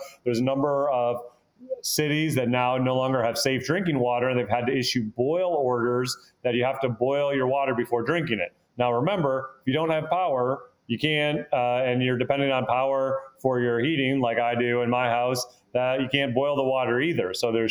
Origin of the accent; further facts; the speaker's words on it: Minnesota, United States; I grew up in Minnesota. You know, we had cold weather all the time.